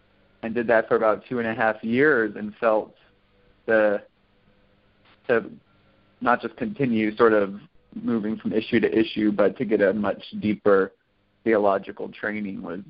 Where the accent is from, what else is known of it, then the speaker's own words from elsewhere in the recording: Houston, Texas, United States; I grew up in the Heights neighborhood of Houston, which is in the sort of urban core, and is one of the more progressive areas in the state.